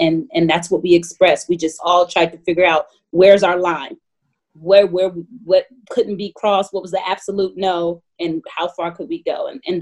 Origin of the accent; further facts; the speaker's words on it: Atlanta, Georgia, United States; I grew up in Atlanta, Georgia. I remember going to plantations and picking cotton and visiting slave burial grounds and Native American burial grounds in elementary school.